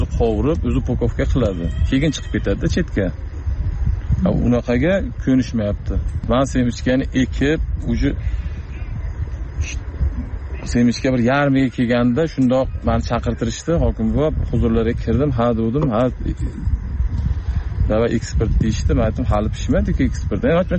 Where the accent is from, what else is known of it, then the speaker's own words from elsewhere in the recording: Namangan Region, Uzbekistan; born there; moved away; Men Namangan viloyat tumanida tug'ilganman o'zim. 2019 yildan Qashqadaryo viloyatiga kelib, tadbirkorlik bilan shug'ullanaman, dehqonchilik tadbirkorlik bilan.